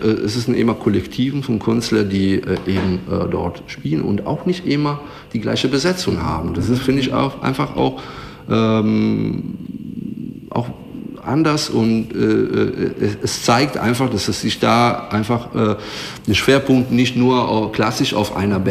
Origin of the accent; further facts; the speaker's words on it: Italy; German is a second language; Ich bin Italiener, ich bin Musiker, aber ich habe keine Ahnung.